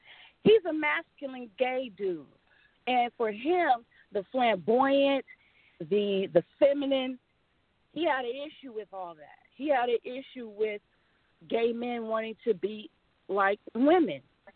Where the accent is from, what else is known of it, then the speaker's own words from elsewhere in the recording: San Francisco, California, United States; I don't know if you know, but we're both born and raised in San Francisco